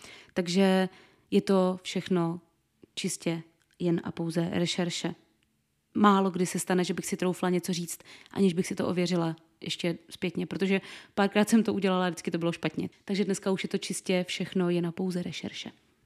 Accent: Brno, South Moravian Region, Czechia; Pocházím z jižní Moravy, z Brna. Rozená Brňačka.

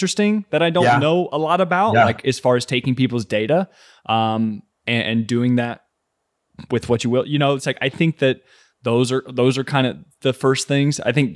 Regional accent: Kentucky, United States; moved away as an adult; now in New York City, United States; me growing up in Kentucky for 25 years and then moving to New York City last year

